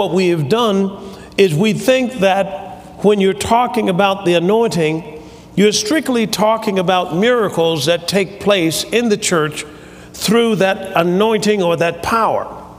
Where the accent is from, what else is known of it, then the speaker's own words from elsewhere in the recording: Tuskegee, Alabama, United States; Well, I came from Tuskegee, where the famous George Washington Carver was a scientist.